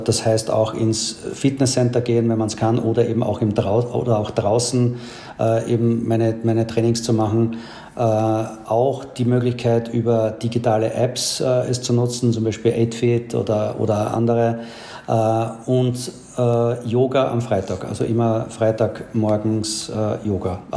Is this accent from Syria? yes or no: no; Austria; Ja, Lieblingsland wird schon meine Heimat bleiben, Österreich.